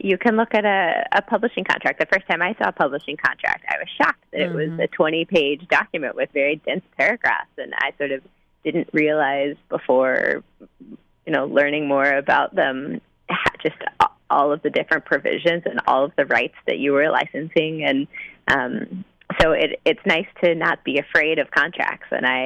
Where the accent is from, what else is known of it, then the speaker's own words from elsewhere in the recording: Texas, United States; I was an English major in college, and I grew up in Texas, but I knew that I wanted to live in New York